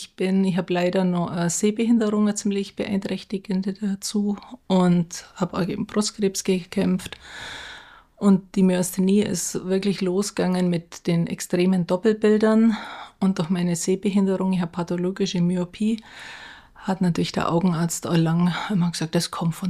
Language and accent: German; Augsburg, Bavaria, Germany; Ich bin jetzt 60 Jahre alt. Ich bin aus dem Süden Deutschlands, wie man es mir anhört, aus dem wunderschönen Augsburg.